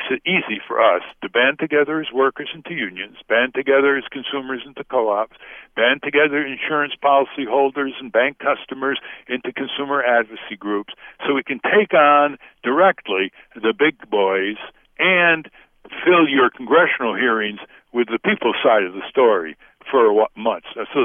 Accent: Connecticut, United States; I come from Connecticut. We don't have that kind of referendum.

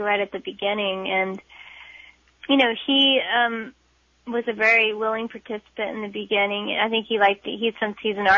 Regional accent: Houghton, Michigan, United States; I'm from Houghton, Michigan.

